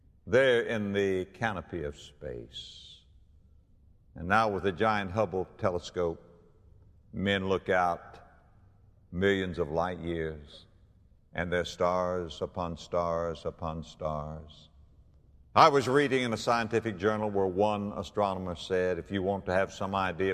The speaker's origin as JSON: {"language": "English", "town": "West Palm Beach", "region": "Florida", "country": "United States", "tie": "born or raised there", "said": "just go, go to my hometown of West Palm Beach, Florida, cross the bridge, go over to Palm Beach"}